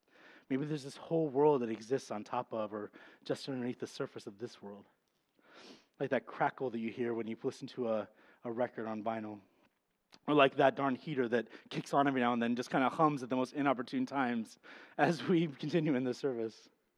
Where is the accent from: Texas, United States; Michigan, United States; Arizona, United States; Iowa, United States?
Iowa, United States; I told him my name and that I was from Iowa, and that's it. Like, so now there's at least one person who knows … I'm from Iowa